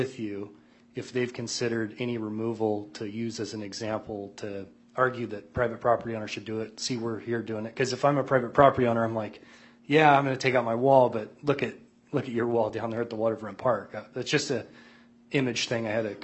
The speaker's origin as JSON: {"language": "English", "region": "Washington", "country": "United States", "said": "I'm from Central Kitsap, and I'm just kind of trying to think of my area."}